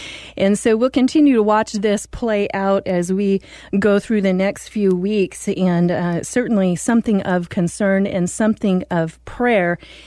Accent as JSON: {"language": "English", "town": "Salem", "country": "United States", "tie": "born or raised there", "said": "we're having a great time getting familiar again with Salem, this being my hometown where I graduated from high school"}